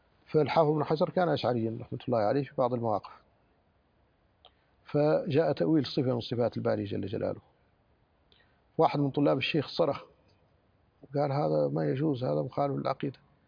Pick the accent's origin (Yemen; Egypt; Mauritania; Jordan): Mauritania; أنا عندنا في موريتانيا تارة نكون مع المعارضة